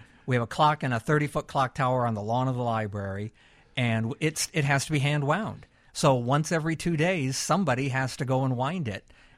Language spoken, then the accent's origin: English; Cuba, Illinois, United States; born there; now in Atlanta, United States; I was born in Cuba, Illinois.